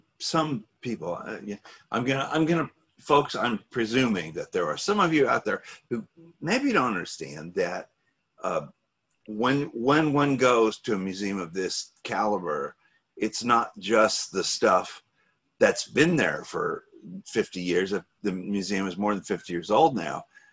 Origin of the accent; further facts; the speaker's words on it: St. Petersburg, Florida, United States; I used to tell you about how when I was growing up in St. Petersburg, the MFA was stodgy and old and not the kind of place as a kid I'd want to go.